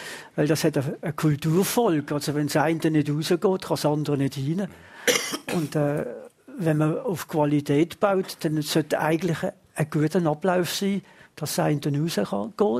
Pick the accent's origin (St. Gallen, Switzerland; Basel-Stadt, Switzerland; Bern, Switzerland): Basel-Stadt, Switzerland; ich bin auf der Breite aufgewachsen.